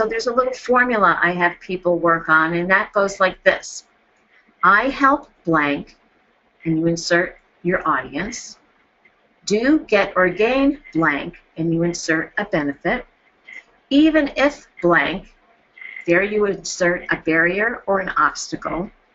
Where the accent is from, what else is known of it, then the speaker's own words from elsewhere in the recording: New York, United States; moved away as an adult; also born or lived in Colorado; I'm originally from New York, and I came to Colorado in 1976 to get my master's degree